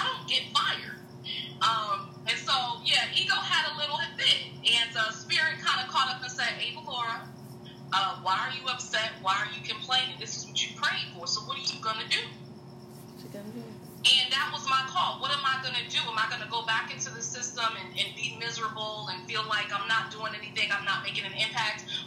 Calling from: Arkansas, United States; I'm calling from Arkansas.

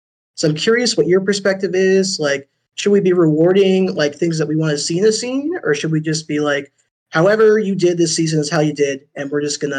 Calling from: Seattle, Washington, United States; Yeah, I'm calling in from Seattle.

